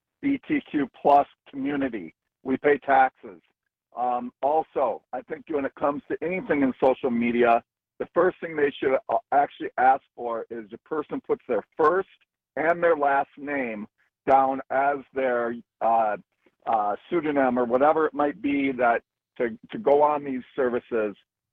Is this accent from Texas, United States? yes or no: no; Durand, Wisconsin, United States; now in California, United States; And growing up in Durand, Wisconsin, a town of 2,000, it'll always be my home. But this Civic Media app gives me a connection still to my home roots. And like I said, I am a complete Wisconsinite, even though I live in California.